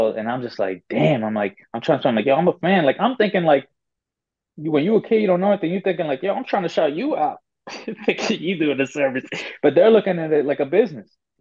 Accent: United States; That wasn't my growing up. I grew up in the States. You know what I'm saying? That wasn't my come up.

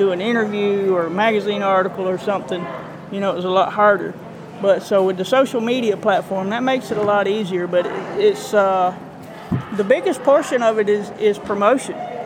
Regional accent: Bainbridge, Georgia, United States; Yeah, Bainbridge, Georgia, you know, my hometown, they supported me for years now. And, you know, it's a great place, great lake, Lake Seminole there.

